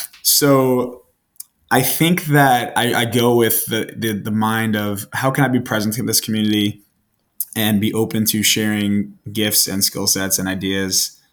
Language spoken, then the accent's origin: English; New York, United States; So growing up in New York and going to Canada was a 15-hour car ride and we'd do it in a day sometimes.